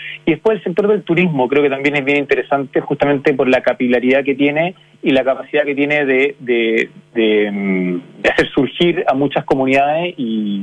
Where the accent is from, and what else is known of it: Chile